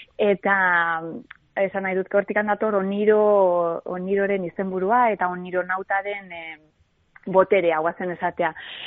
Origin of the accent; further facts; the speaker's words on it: Basque Country, Spain; also born or lived in Barcelona; ni Gipuzkoakoa naiz, baina bueno, urte asko pasatu ditut kanpoan, bai Bartzelonan